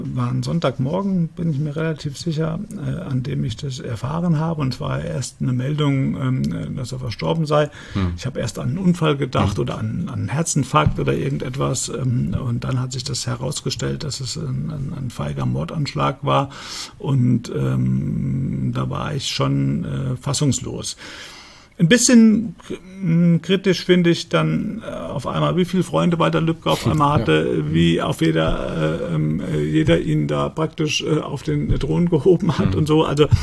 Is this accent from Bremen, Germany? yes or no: no; Frankfurt, Hesse, Germany; Ja, ich bin in Frankfurt im Heilig-Geist-Krankenhaus wirklich geboren. Ich bin in Frankfurt aufgewachsen. Ich bin den Goethe-Turm jeden Tag hochgekleppert. Ich bin da wirklich in Frankfurt-Oberrat an der Stadtgrenze zu Offenbach groß geworden.